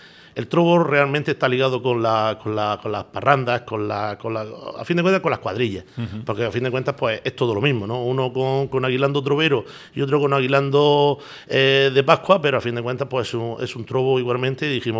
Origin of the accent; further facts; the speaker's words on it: Lorca, Region of Murcia, Spain; yo me llena de orgullo y satisfacción de decir que soy de Lorca y que viva los lorquinos